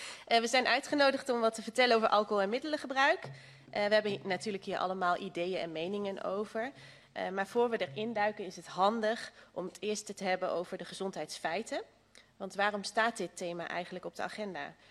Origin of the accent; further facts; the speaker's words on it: Overijssel, Netherlands; want wij komen natuurlijk uit Twente. We weten ook wat er in onze cultuur zit. Alcohol is hier een groot onderdeel van de cultuur.